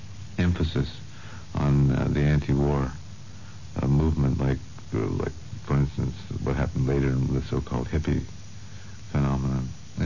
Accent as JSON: {"language": "English", "town": "Montreal", "region": "Quebec", "country": "Canada", "tie": "born or raised there", "said": "I grew up in the English minority, which at that time was very isolated from the French majority."}